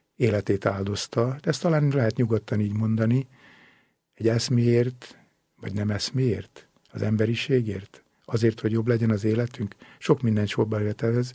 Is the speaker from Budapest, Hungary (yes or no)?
no; Törökkoppány, Somogy, Hungary; egy Somogy megyei, ma már Vármegyei kis faluban, Törökkoppányban születtem, az én gyerekkoromban olyan 800 ezer lakosa lehetett. Körülbelül 150 méterre laktunk a templomtól.